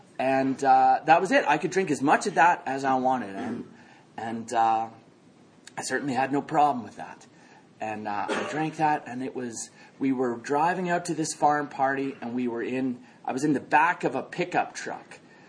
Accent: Calgary, Alberta, Canada; born there; So I will say that I was born in Calgary.

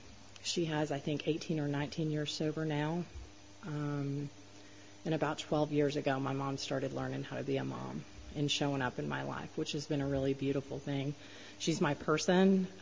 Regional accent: Texas, United States; So I grew up in Texas, right outside of Dallas area, and I just had a really rough upbringing.

